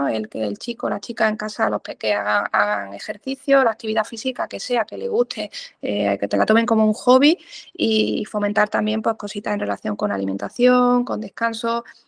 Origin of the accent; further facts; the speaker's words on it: Jaén, Andalusia, Spain; Bueno, soy de Jaén, al final me quedo